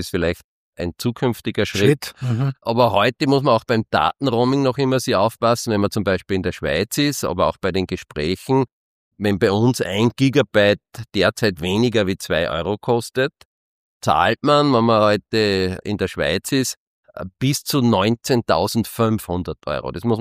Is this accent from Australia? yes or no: no; Austria; als typischer Österreicher sparsam